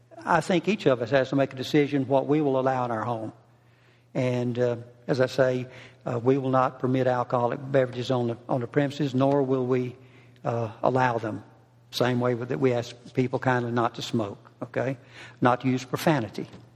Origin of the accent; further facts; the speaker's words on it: Evergreen, Alabama, United States; In my youth, growing up in Mayberry, otherwise known as Evergreen, Alabama, I lived in a dry county.